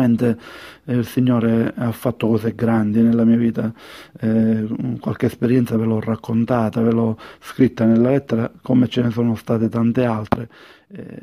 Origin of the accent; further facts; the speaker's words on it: Sicily, Italy; sono siciliano e in questo momento mi trovo in Indonesia